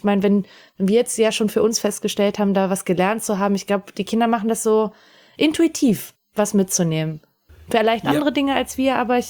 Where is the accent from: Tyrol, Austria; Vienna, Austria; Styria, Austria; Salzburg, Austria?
Salzburg, Austria; bei meinen Großeltern in Österreich mir eine Oper angeguckt habe, wie man das so macht als Salzburgerin, ne?